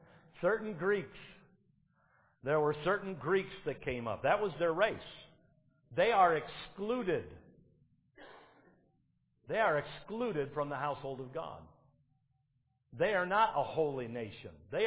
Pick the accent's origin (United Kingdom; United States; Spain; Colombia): United Kingdom; England; Hey, I'm of English origin. Englishmen have a reputation. Staunch. Arrogant. You could tell I'm English, can't you?